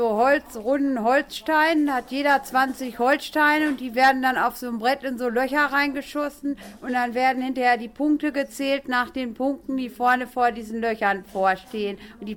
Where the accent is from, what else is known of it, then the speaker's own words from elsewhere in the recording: Bielefeld, North Rhine-Westphalia, Germany; Ich komme hier aus dem Stadtteil Windelsbleiche, wo hier auch das Begegnungszentrum ist.